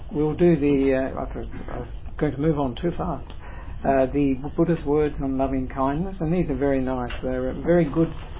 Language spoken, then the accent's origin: English; Perth, Western Australia, Australia; born there; I was born in Perth and ordained in Perth with Ajahn Brahm, and actually spent 9.5 years at Bodhinyana Monastery, Serpentine Monastery.